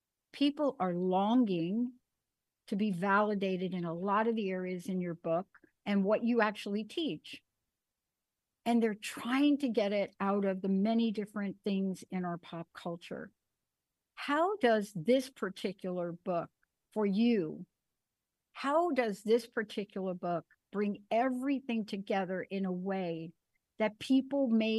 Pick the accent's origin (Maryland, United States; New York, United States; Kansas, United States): New York, United States; I'm a kid from the Bronx. I had a rough childhood.